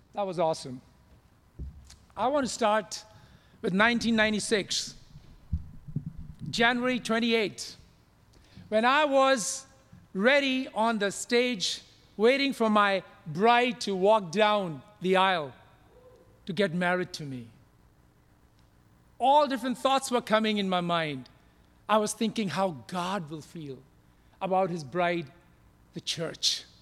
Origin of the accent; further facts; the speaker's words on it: Lucknow, Uttar Pradesh, India; I had that reception in my hometown, Lucknow in North India, when I went there.